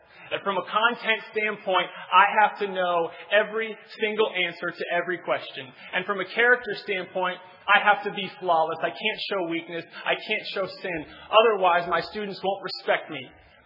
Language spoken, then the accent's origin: English; Pacific Northwest, United States; Now, growing up in the Northwest, I'm not too familiar with East Coast bodies of water.